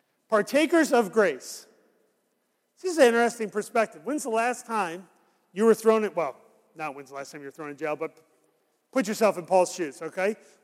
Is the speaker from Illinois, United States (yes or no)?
no; Syracuse, New York, United States; I grew up in Syracuse where it was cloudy for 300 days a year.